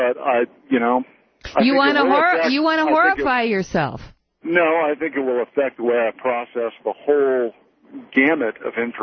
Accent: United States; I'm an American, and you know this is something that's affecting our political process

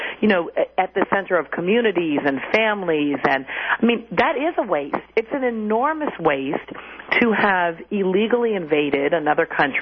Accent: Chicago, Illinois, United States; I'm a Chicagoan

